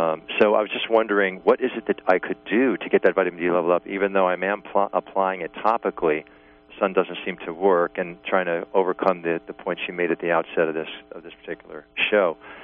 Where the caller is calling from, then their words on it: New York, United States; I'm from New York.